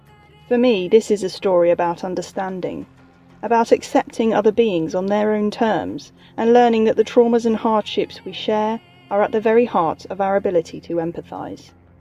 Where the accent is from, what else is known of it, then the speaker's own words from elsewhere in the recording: Massachusetts, United States; It may not be apparent from my accent, but I grew up in eastern Massachusetts, and my best friends lived in Sudbury.